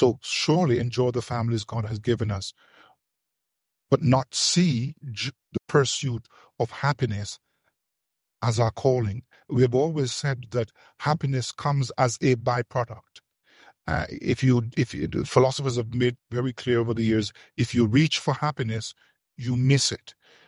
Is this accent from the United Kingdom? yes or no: no; Jamaica; now in North America; I think that the same struggle that I saw growing up in Jamaica are the same struggles that we have here.